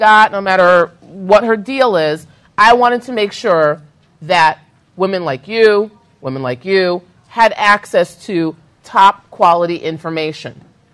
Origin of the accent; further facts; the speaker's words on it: New York, United States; I get to wear open-toed shoes, and I'm from New York. It's freezing there now.